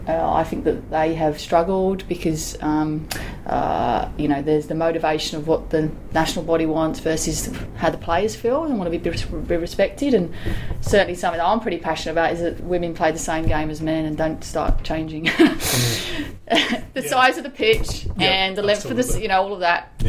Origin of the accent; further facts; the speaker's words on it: London, United Kingdom; I come from the UK, I come from London, but my mum is from Manchester